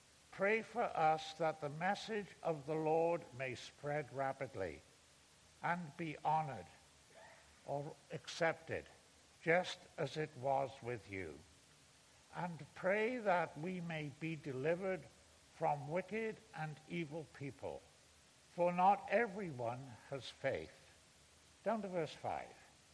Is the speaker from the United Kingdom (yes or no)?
yes; United Kingdom; I grew up in Britain near what was a huge Roman fortress, one of the three big ones.